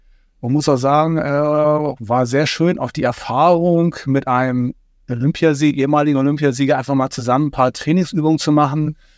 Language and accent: German; Hamburg, Germany; als Hamburger